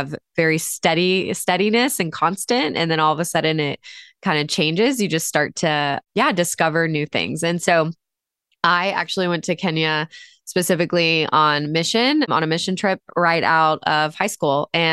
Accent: Texas, United States; I was born and raised in Texas and was really home buddy for a while.

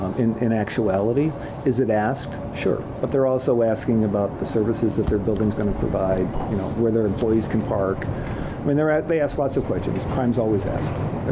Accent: Chicago, Illinois, United States; And as an American and as a person from Chicago, I think we should be really proud of that.

